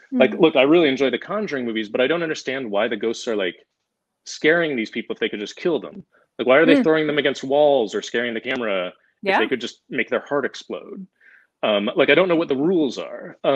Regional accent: Missouri, United States; a $60,000 horror movie that I would shoot myself on 16mm back in my hometown in Missouri.

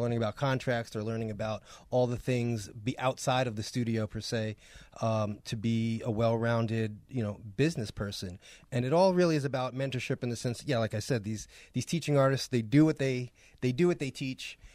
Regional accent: New York, United States; Came up. I mean, I'm from New York.

